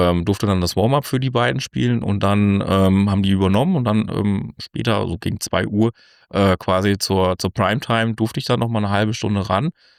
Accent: Künzell, Hesse, Germany; also born or lived in Lauterbach; schon in Künzell in den Kindergarten gegangen und auch in Künzell zur Grundschule, in Petersberg zur Realschule. Also ich habe meine Kindheit eigentlich größtenteils in der Fuldaer Umgebung verbracht.

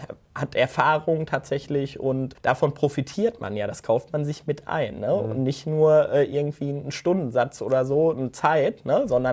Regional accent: North Rhine-Westphalia, Germany; grundsätzlich kommen wir aus dem Ruhrgebiet, das ist natürlich eine Bergbauregion

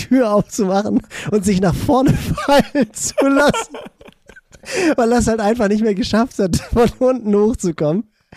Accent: Northern Germany, Germany

